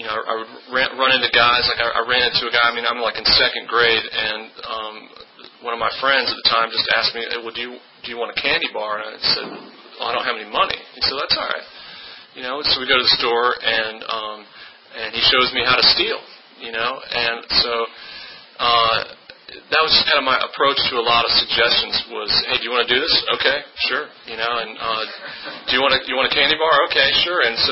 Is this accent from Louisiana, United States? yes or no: no; Williamsburg, Virginia, United States; born there; I was born in Williamsburg, Virginia, and my mother is a recovered alcoholic.